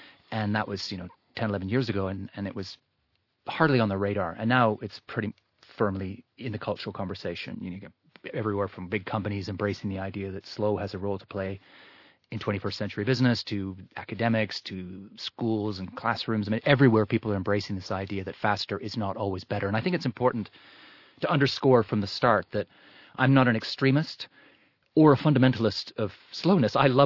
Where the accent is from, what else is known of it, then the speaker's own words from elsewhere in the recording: Canada; accent: Canadian; Yeah, it's because I'm Canadian, but my father's actually from Mauritius.